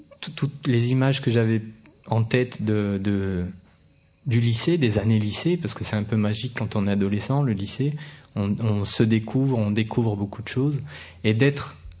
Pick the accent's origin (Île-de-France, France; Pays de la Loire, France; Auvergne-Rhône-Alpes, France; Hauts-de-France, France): Auvergne-Rhône-Alpes, France; Saint-Jean-Bonnefonds; also born or lived in Saint-Étienne; mes parents vivent toujours à Saint-Jean-Bonnefonds et j'ai grandi à Saint-Étienne de l'âge de 0 jusqu'à 6 ans, à Saint-Étienne, dans la ville, près du cours Fauriel. Mais à partir de 6 ans, à la naissance de mon frère, on est deux enfants dans la famille, on a déménagé à Saint-Jean-Bonnefonds.